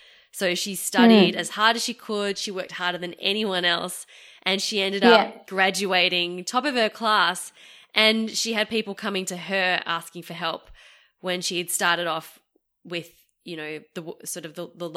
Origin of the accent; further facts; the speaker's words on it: Australia; born there; Oh, I was born in Australia.